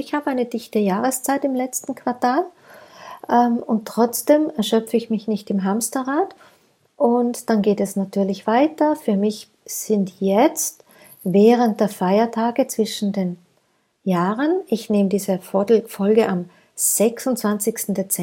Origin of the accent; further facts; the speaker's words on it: Tyrol, Austria; also born or lived in Vienna; Ich hatte ein Montessori-Kinderhaus in Wien. Das habe ich zurückgelassen, bin für die zweite Ehe zurück in meine Heimat nach Tirol gezogen.